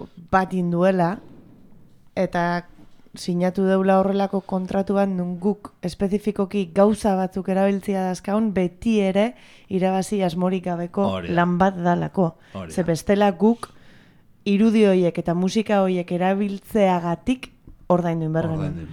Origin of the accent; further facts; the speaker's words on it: Zarautz, Basque Country, Spain; gu zarauztarra gara